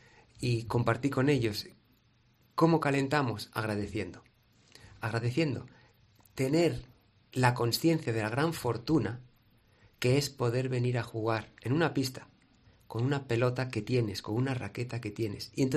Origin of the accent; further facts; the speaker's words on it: Arnedo, La Rioja, Spain; Sí, en mi tierra.